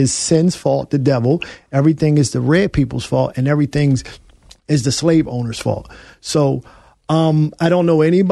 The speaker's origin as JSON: {"language": "English", "town": "Philadelphia", "region": "Pennsylvania", "country": "United States", "tie": "born or raised there", "said": "And I grew up in the housing projects in East Falls. So I'm from North Philly."}